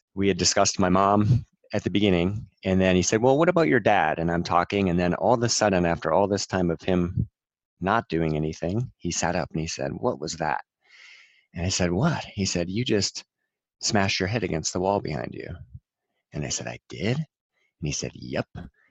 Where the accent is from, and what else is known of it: New Hampshire, United States; born or raised there